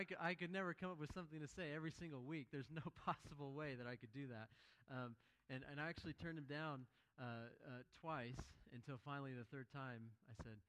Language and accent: English; Colorado, United States; also born or lived in Oklahoma; I grew up in Colorado, but I went to Oklahoma Christian University, and I did undergraduate and graduate work there, and went out to a small town in western Oklahoma after that, and was there for 10 years